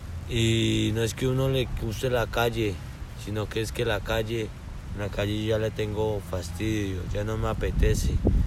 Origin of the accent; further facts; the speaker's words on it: Corinto, Cauca, Colombia; Yo vengo de Corinto, Cauca, La Esmeralda.